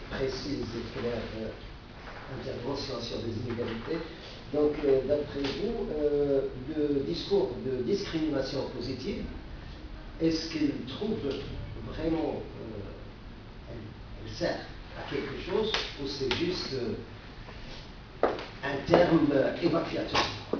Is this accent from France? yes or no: no; Morocco; je suis marocain, donc une étude au Maroc